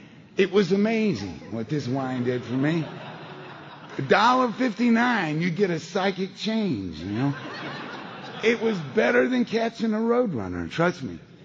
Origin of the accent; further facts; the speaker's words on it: Beaumont, Texas, United States; I'm from Beaumont, Texas originally. Beaumont's about 90 miles east of Houston. It's 5 miles west of Louisiana state line.